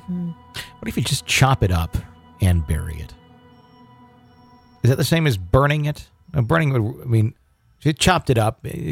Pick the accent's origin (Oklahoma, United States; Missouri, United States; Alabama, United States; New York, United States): New York, United States; I was born and raised in New York, now in Arizona, and things still happen.